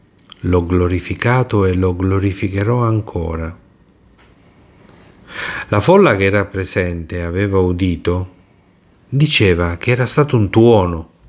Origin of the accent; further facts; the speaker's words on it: Apulia, Italy; e io sono pugliese, quindi la conosco